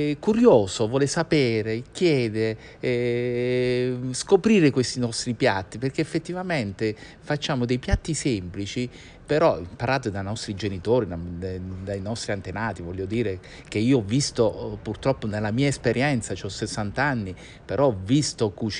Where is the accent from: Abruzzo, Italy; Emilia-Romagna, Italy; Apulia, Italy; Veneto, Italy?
Abruzzo, Italy; San Vito Marina; born there; Però siamo nati in Abruzzo, nella provincia di Chieti, San Vito Marina, Marina di San Vito, un paesettino piccolo di pochissimi abitanti sulla costa dei Trabocchi.